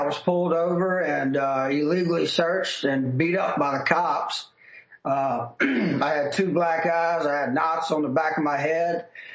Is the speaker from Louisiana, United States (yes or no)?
yes; Louisiana, United States; we're from Louisiana, so we were just going to do some Louisiana cities